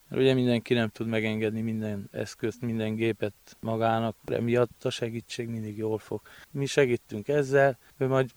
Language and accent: Hungarian; Székelyvaja, Mureș County, Romania; Igen, tehát a szülőfalum is a vadászterülethez tartozik.